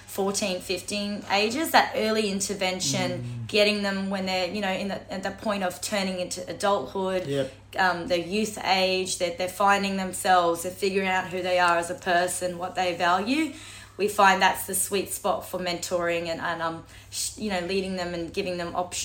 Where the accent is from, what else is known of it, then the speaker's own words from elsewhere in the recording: Cairns, Queensland, Australia; So, Cairns local, born and bred. I come from Spanish, English, Irish background.